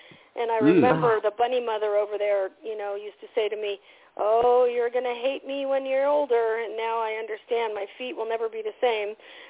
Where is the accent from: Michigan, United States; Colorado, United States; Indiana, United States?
Colorado, United States; Boulder; No, I'm from Boulder, Colorado.